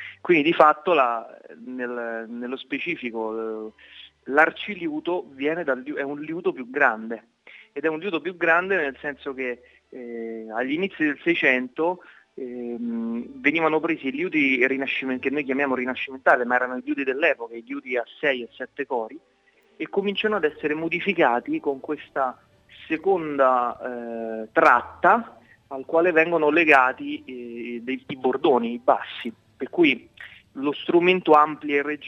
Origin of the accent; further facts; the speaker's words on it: Rome, Lazio, Italy; È stata un po' un'avventura come da romano, come anche me